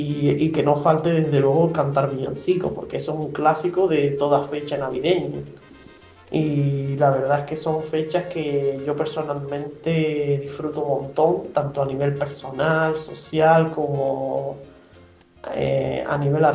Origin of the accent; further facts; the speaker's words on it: Puerto del Rosario, Canary Islands, Spain; soy de Fuerteventura, Puerto del Rosario, y les voy a hacer un breve resumen de cómo celebramos aquí fin de año.